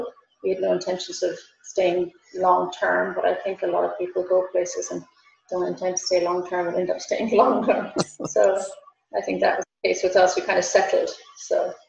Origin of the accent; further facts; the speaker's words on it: Connacht, Ireland; I'm from West Galway, so the Gaeltacht area in Galway, an Irish-speaking area about 30 to 35 kilometres west of Galway City